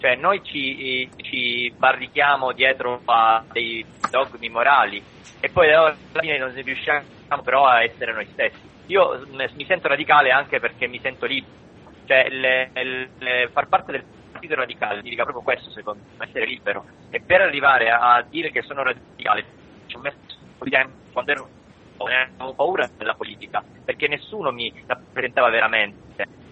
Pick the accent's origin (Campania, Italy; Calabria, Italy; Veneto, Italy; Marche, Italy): Calabria, Italy; io siccome sono del sud, sono calabrese